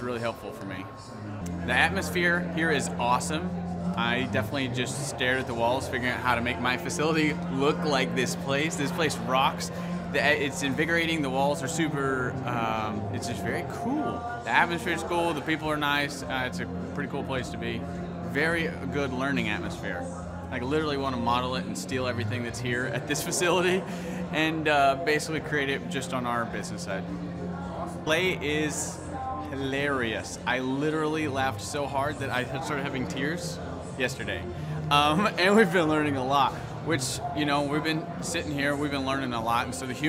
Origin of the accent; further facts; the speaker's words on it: Tulsa, Oklahoma, United States; I'm originally from Tulsa, born and raised here.